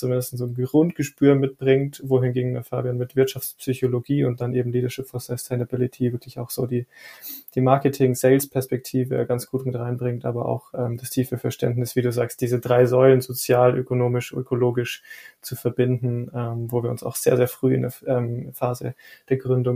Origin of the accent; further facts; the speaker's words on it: Rosenheim, Bavaria, Germany; Ich persönlich bin sehr, sehr froh, in der Nähe der Alpen zu wohnen. Ich war jetzt 3 Jahre in München, 3,5 Jahre und bin wieder rausgezogen, wieder nach Rosenheim zurück, wo ich herkomme